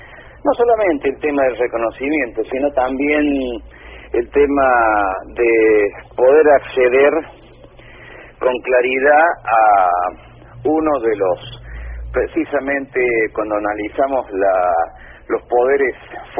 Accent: Argentina

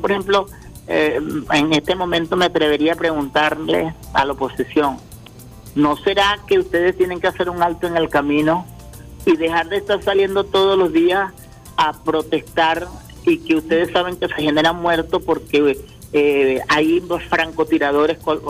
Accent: Venezuela; nosotros, porque somos venezolanos y venezolanas todos

